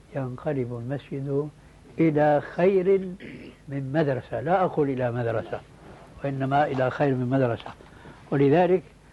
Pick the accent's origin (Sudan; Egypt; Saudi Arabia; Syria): Syria; Damascus, Damascus Governorate; وهذا موجود عندنا في دمشق بكثرة